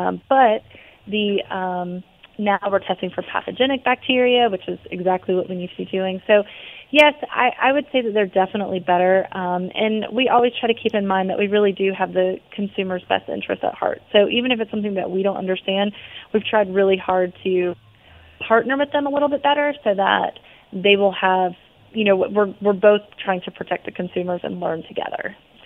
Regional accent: Georgia, United States; we are in the South. We're from Georgia.

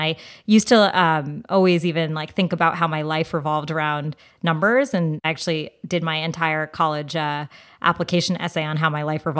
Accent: India; And I think for me, what I started realizing with Indian dances, it was this way for me to feel connected to where I came from

